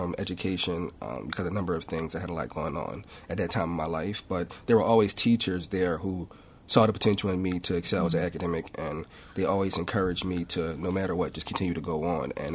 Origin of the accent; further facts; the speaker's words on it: Philadelphia, Pennsylvania, United States; So I grew up in North Philadelphia, and the neighborhood schools around me were not the best quality of schools.